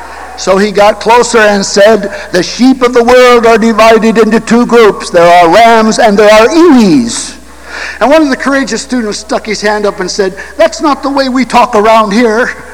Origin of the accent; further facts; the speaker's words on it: Boston, Massachusetts, United States; and I'm only from Boston.